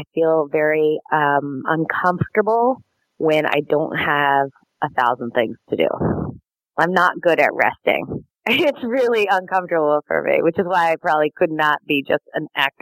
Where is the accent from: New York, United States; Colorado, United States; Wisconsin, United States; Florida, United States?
Colorado, United States; And, you know, I grew up in Colorado, and the thing to do there was ski